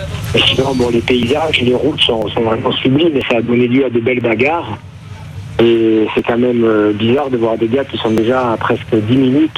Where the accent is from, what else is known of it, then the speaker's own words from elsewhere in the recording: Corsica, France; le tour est bénéfique pour la Corse, parce que moi-même, je suis corse